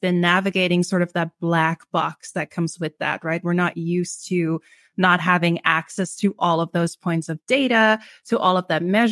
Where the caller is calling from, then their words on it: Dublin, Leinster, Ireland; I am dialing in from Dublin, which is where I live.